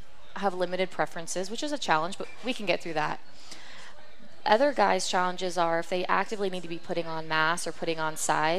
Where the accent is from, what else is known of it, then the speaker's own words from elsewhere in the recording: Huntington Beach, California, United States; Huntington Beach, California.